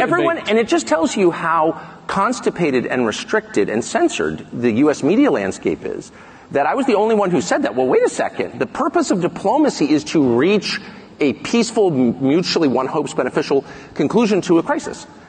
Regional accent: United States; I'm not a fan of Putin's, and I'm not a subject of Putin's. I'm an American.

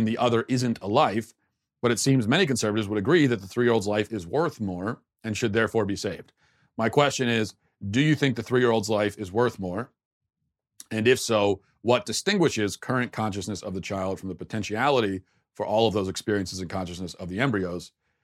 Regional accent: Maryland, United States; like I grew up in where I grew up in Maryland, it was a probably still majority Christian area, but there was a heavy Jewish population.

